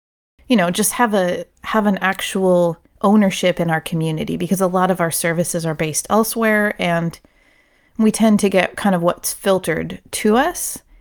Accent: Brookings, United States; And I'm from Brookings, you know.

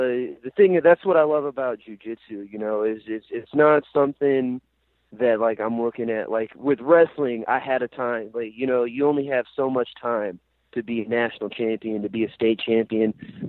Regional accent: Arkansas, United States; It's funny you bring that up because I'm actually from Arkansas. I started my fighting career in Arkansas.

